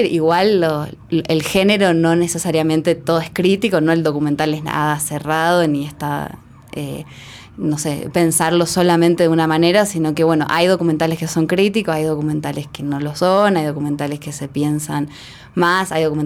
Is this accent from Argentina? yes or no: yes; Argentina; yo concretamente soy argentina